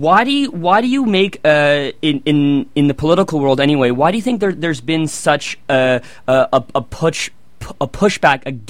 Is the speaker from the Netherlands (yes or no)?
no; Canada; Well, as someone who was born and born and raised in Canada, it just strikes me as a little odd